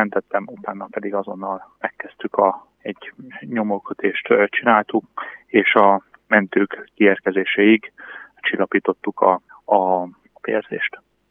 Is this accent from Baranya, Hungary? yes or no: no; Debrecen, Hajdú-Bihar, Hungary; Tudtam azt, hogy ugye debreceniként pontosan ismerve a várost